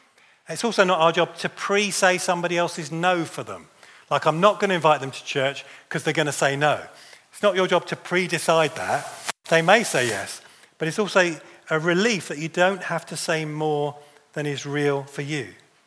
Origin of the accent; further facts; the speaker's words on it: Wimbledon, London, United Kingdom; now in Staffordshire, United Kingdom; I'm originally from Wimbledon, so I play tennis. You have to if you come from Wimbledon.